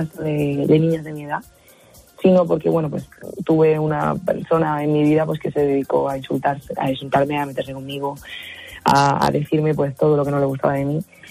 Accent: Andalusia, Spain; como digo en mi tierra, en Andalucía

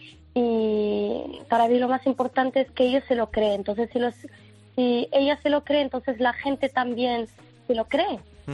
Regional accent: Morocco; No sé si puedo, porque soy marroquí, no soy española

